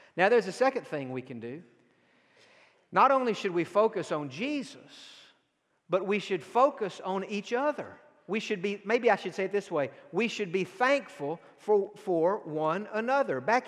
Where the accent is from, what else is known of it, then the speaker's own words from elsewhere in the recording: Texas, United States; also born or lived in East Tennessee / Georgia; I grew up in East Tennessee. I was born in Georgia and grew up again in East Texas. I can never remember where I'm from. I mean, I'm from everywhere.